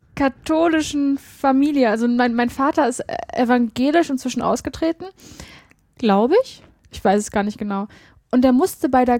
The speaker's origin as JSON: {"language": "German", "town": "Cologne", "region": "North Rhine-Westphalia", "country": "Germany", "tie": "born or raised there", "said": "Ich bin in der Köln groß geworden."}